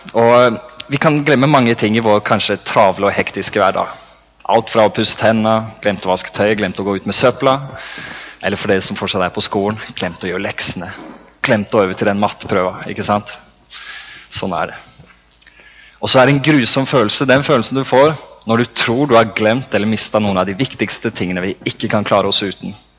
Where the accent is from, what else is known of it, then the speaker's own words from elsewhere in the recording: Porsgrunn, Telemark, Norway; siden jeg er fra Porsgrunn.